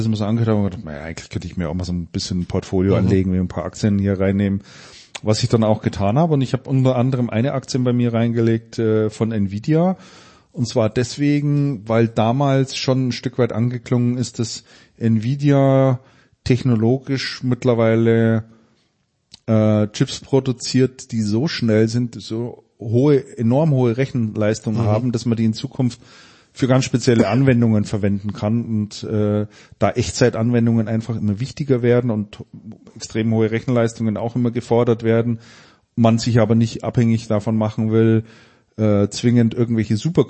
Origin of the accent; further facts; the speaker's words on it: Bavaria, Germany; born there; also born or lived in Lechfeld; Gebürtig bin ich Mittelfranke.